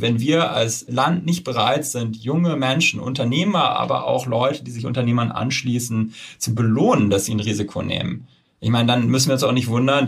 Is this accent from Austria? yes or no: no; Switzerland; ich komme aus der Schweiz.